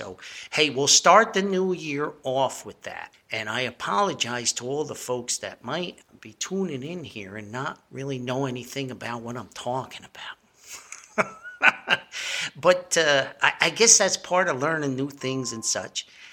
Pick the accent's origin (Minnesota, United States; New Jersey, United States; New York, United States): New Jersey, United States; Paterson; And I grew up on Wayne Avenue in Paterson, New Jersey.